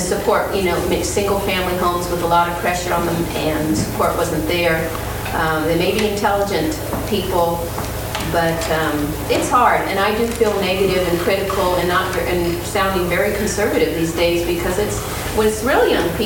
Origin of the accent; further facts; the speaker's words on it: Santa Cruz, California, United States; because I'm from Santa Cruz, and Santa Cruz certainly has an interesting reputation, not always very positive.